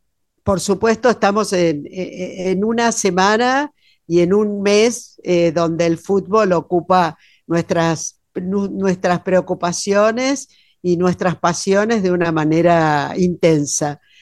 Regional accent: Buenos Aires, Argentina; siendo una porteña que ha vivido siempre en esta ciudad, nunca tuve la inquietud de subir al extremo del obelisco.

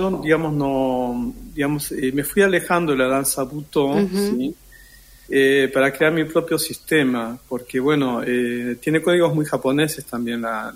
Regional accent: La Boca, Buenos Aires, Argentina; also born or lived in Japan; yo nací en La Boca. Soy argentino de familia japonesa.

